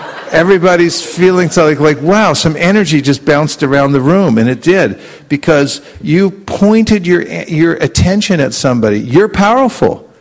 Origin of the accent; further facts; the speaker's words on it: San Francisco, California, United States; I announce where I'm from. I'm from San Francisco.